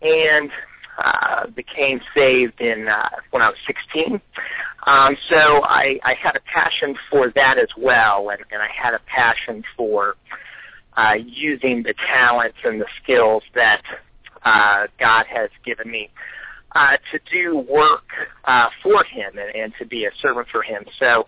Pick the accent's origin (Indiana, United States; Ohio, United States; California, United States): Ohio, United States; Cincinnati; Well, like you said, I'm from Cincinnati, Ohio. Pretty much born and raised here, and have a passion for filmmaking.